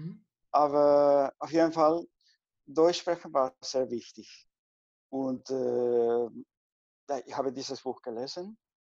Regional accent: Peru; German is a second language; moved away as an adult; now in Netherlands; ich bin in Peru geboren. Ich habe da 32 Jahre gelebt und momentan lebe ich schon 23 Jahre in den Niederlanden, weil meine Frau Niederländerin ist.

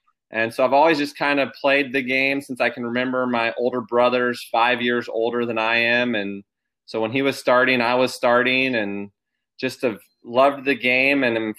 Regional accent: Oregon, United States; Yeah, so I was born and raised out here in Oregon, grew up in Southern Oregon, and spent my whole life out here.

